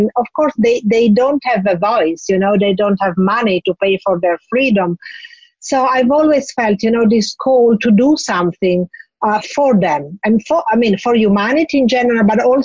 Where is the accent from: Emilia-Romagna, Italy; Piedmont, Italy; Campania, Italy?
Emilia-Romagna, Italy; Bologna; English is a second language; I moved to Milan, you know, because I'm from originally from Bologna. I moved to Milan.